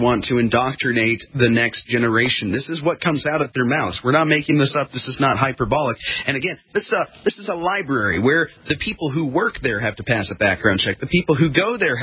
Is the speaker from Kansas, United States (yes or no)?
yes; Wichita, Kansas, United States; things that are on my radar right now in my hometown of Wichita, Kansas, there's currently an ongoing debate.